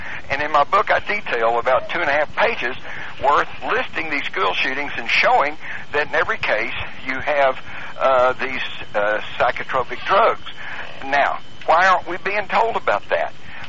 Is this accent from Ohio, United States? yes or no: no; Texas, United States; I grew up in Texas. Everybody had a gun. We even took guns to school.